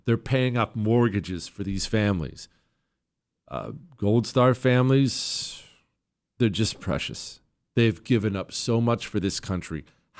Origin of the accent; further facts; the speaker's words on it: San Jose, California, United States; Hey, Jesse, I grew up in San Jose in Northern California, where Cesar Chavez is revered.